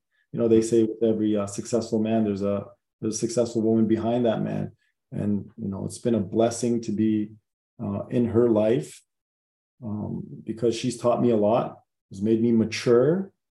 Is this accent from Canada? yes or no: yes; Canada; You know, growing up in Canada, there's no culture.